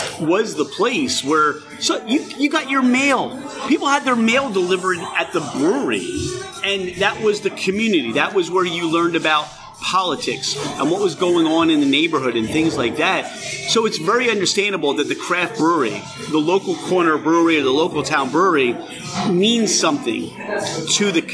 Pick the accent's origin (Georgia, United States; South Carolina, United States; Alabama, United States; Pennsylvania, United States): Pennsylvania, United States; Oh, we're from Delco. So Delco is the epicenter of the corner bar.